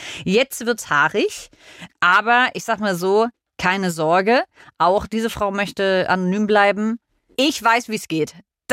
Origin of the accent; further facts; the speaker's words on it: Berlin, Germany; now in Munich, Germany; Ich sag mal so, ich komme ja aus Berlin. Und dann kam ich hier nach München